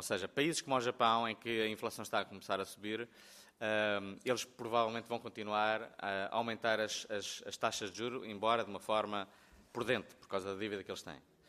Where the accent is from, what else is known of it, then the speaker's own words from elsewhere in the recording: Viseu, Portugal; also born or lived in Coimbra / Algarve; Eu acho que eu venho de Viseu, nasci em Viseu, conheço bem o interior, vivi muitos anos em Coimbra, vivi muitos anos também no Algarve.